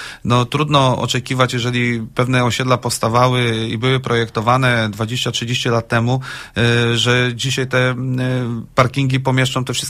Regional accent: Szczecin, West Pomeranian Voivodeship, Poland; ja urodziłem się w Szczecinie, tam mieszkałem ponad 20 lat.

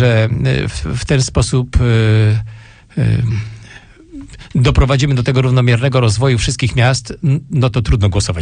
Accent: Jelenia Góra, Lower Silesian Voivodeship, Poland; ja się urodziłem i wychowałem w Jeleniej Górze. Jeżdżę tam często, mam tam krewnych, znajomych.

